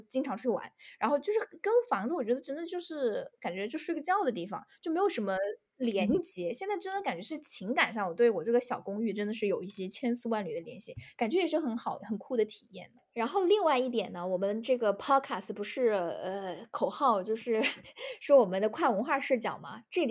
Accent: China; 因为在中国的时候嘛，你会 就是觉得教育就是家庭教育和社会教育，那的确自然好像真的没有，我们从小到大都是钢筋水泥城市中长大

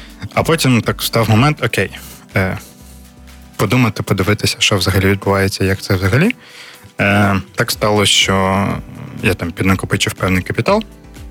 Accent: Odesa, Odesa Oblast, Ukraine; also born or lived in Kyiv / Ivano-Frankivsk; now in Drohobych, Ukraine; Я родом з Одеси, це правда. Народився, виріс, навчався. Вступив в Київ, провчився, пропрацював там 8 років.

